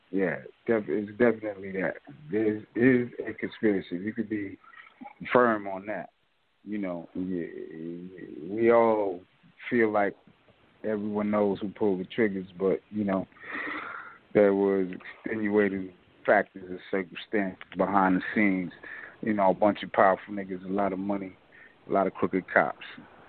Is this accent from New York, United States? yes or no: yes; Queens, New York, United States; You know, I'm originally from Queens. You know, there's a lot of New York shit going on right there, so we kicked it.